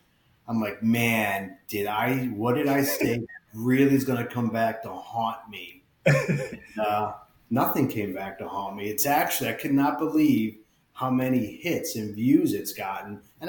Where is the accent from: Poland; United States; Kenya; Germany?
United States; New York; I'm from New York, which is even now, you know, kind of compounds everything, right?